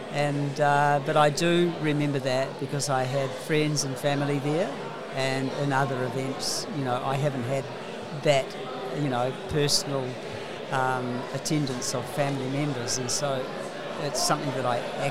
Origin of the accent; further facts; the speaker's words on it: Waikato, New Zealand; now in Whitianga, New Zealand; originally I'm from the Waikato, but now I'm from Whitianga in the Coromandel, a beautiful place.